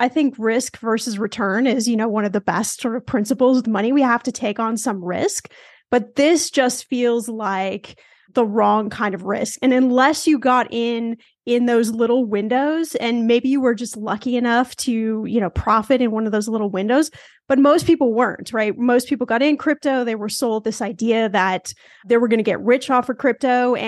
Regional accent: Los Angeles, California, United States; I'm from Los Angeles, you know, the Staples Center, which it will always be the Staples Center to me, where the Lakers used to play

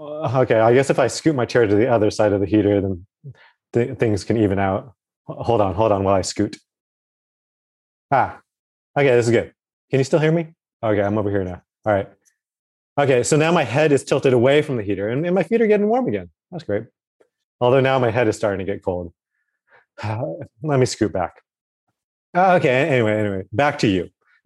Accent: Alaska, United States; I grew up a bit in Alaska, near the top there. In the summer, the sun would never set.

